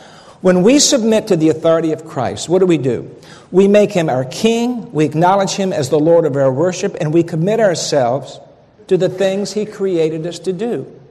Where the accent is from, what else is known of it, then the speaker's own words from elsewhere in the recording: Richmond, Virginia, United States; accent: Southern; I'm from Richmond, and I talk a little Southern.